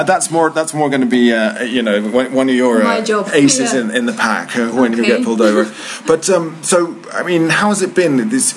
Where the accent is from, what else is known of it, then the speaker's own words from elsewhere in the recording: England, United Kingdom; now in Colombia; And I went, yes, I'm English.